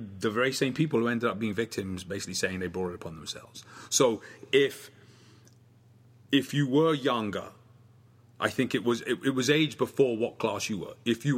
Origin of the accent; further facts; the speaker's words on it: England, United Kingdom; now in United States; Growing up in England in the 80s, and that was the time when I left England to come to America